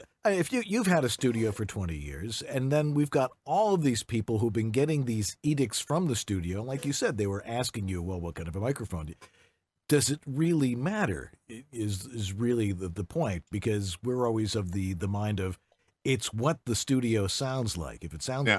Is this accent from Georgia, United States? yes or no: no; Buffalo, New York, United States; And I'm from Buffalo. I was the other armpit of Lake Erie.